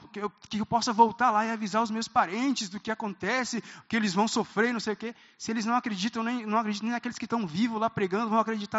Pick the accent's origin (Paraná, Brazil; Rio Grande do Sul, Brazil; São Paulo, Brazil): Paraná, Brazil; Ibaiti; born there; eu ia voltar para a minha terra, onde eu nasci. Ibaiti